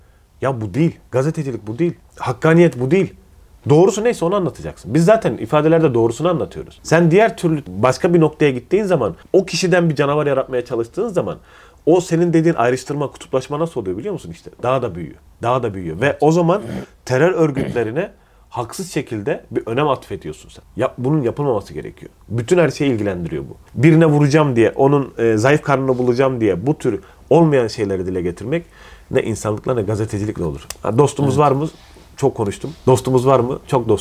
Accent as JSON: {"language": "Turkish", "region": "Adana", "country": "Turkey", "tie": "born or raised there", "said": "Biz Adana'da büyüdük ve Adana Çukurova inanılmaz derecede büyük bir vatan sevgisiyle yoğrulan bir memlekettir."}